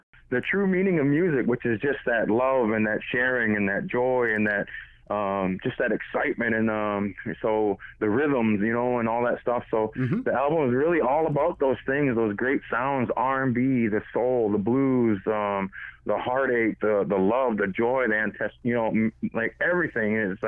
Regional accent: Six Nations, Ontario, Canada; I'm Mohawk from Six Nations.

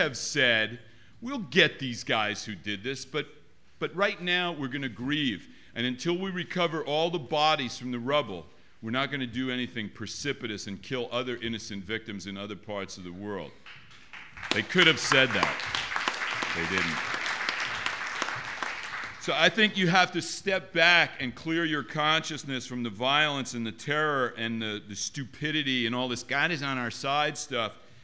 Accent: New York, United States; I grew up in New York. I had friends very directly affected in their families by September 11th.

